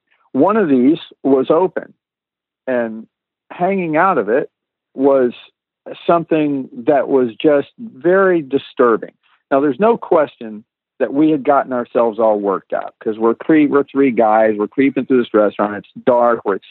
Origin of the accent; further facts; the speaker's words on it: Tampa, Florida, United States; We grew up in Tampa, Florida, and we didn't have a whole lot of money.